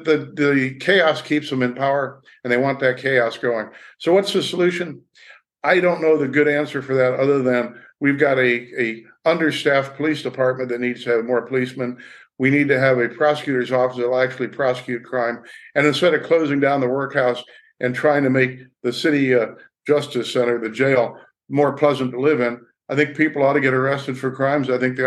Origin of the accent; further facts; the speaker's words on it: St. Louis, Missouri, United States; You know, I was born and raised in St. Louis.